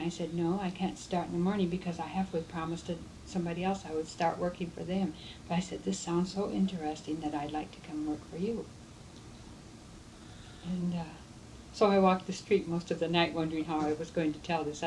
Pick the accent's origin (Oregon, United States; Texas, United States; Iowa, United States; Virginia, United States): Iowa, United States; Red Oak; also born or lived in Sheraton; Well, I was born in Red Oak, Iowa, and I stayed there 10 years, and then we moved to Sheraton.